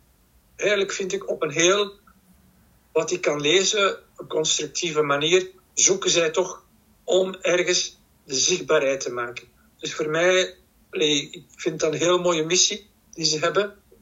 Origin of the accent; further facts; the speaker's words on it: Brussels, Brussels-Capital Region, Belgium; een traditioneel Vlaams katholiek gezin. Ouders zijn van Vlaanderen naar Brussel komen wonen. Ik ben geboren in Brussel. Ik ben een Brusselaar